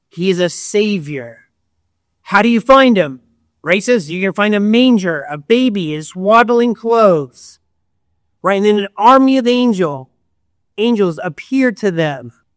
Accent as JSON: {"language": "English", "country": "United States", "said": "Even as an American, one of our greatest documents is the U.S. Declaration of Independence."}